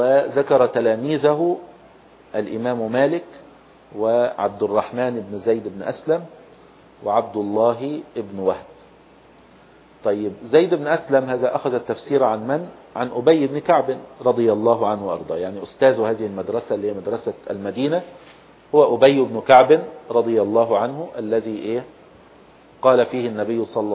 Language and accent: Arabic; Egypt; وعندنا في مصر كان يوجد فيها